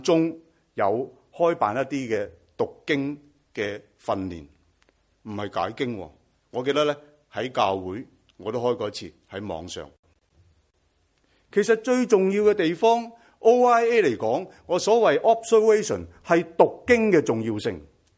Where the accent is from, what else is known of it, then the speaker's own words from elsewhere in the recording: Nanhai, Guangdong, China; 咁样即系等于话今天我系广东人，我系广东南海人